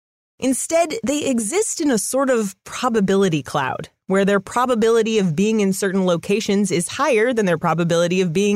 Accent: California, United States; I'm from California. I say Colorado.

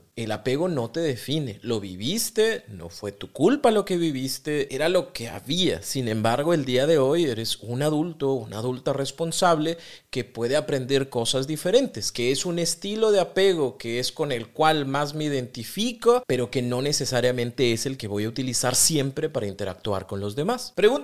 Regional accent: Mexico; Yo soy mexicano y por más que me vaya a otro país, sigo siendo mexicano. Igual puedo conseguir una ciudadanía, pero voy a tener 2 nacionalidades.

